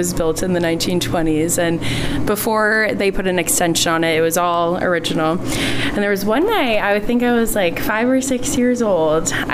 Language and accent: English; Rhode Island, United States; No, I'm from Rhode Island.